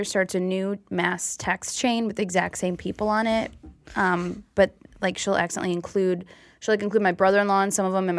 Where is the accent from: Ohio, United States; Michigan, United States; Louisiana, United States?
Michigan, United States; I grew up calling it a clicker, too. Is that – I'm from Michigan.